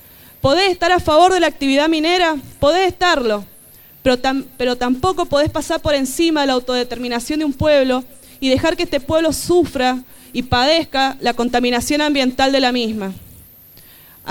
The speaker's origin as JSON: {"language": "Spanish", "region": "San Juan", "country": "Argentina", "said": "somos sanjuaninos, somos argentinos y tenemos el derecho de vivir en un estado y en un lugar"}